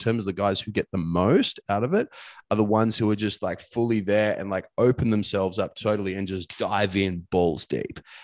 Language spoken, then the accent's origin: English; Australia; accent: bogan; used to think, like, I've got a bit of a bogan accent in ways, you know, and I used to try and change my accent to be someone else.